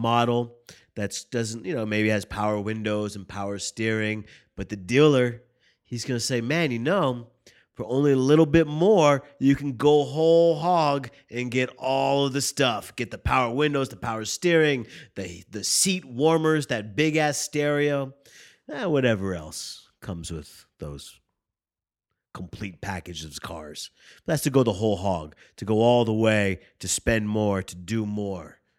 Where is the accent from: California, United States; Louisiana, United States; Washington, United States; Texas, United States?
California, United States; But I'm from California, so we don't use it too much.